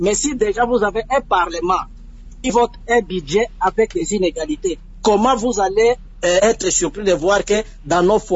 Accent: DR Congo; chez nous en République démocratique du Congo

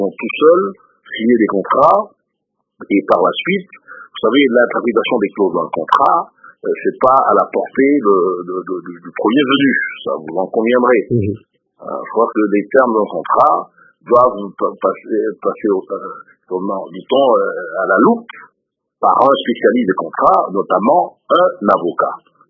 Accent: DR Congo; Nous sommes des Congolais, vous l'êtes aussi un peu que moi

